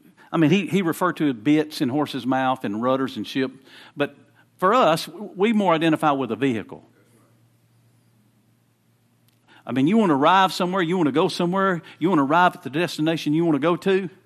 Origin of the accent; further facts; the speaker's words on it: Winter Haven, Florida, United States; born there; we'd drive from Florida. Of course, I was born in Florida, Winter Haven.